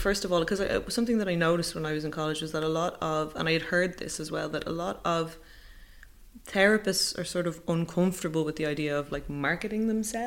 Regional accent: Ireland; I think as Irish people, we have a problem like bigging ourselves up anyway.

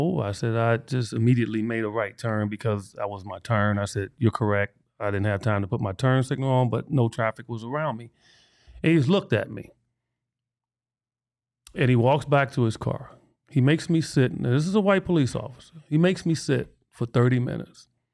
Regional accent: Chicago, Illinois, United States; And I give them stories of me growing up in Chicago and being chased out of neighborhoods by, you know, white teenagers because they don't want you in the neighborhood

